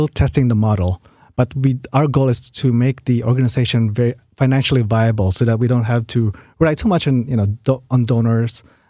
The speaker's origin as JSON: {"language": "English", "town": "Los Angeles", "region": "California", "country": "United States", "lives_now": "St. Louis, United States", "said": "No, actually, I'm from Los Angeles, and I moved here about a year ago."}